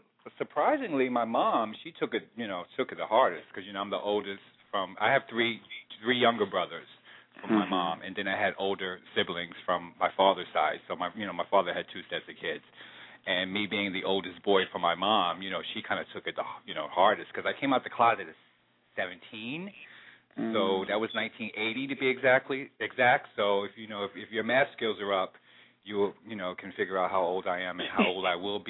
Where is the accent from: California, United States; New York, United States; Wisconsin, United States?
New York, United States; Brooklyn; now in Manhattan, United States; Brooklynite all my life, except, you know, I've been in Manhattan for the last 20-some-odd years, though, but I'm originally from Brooklyn.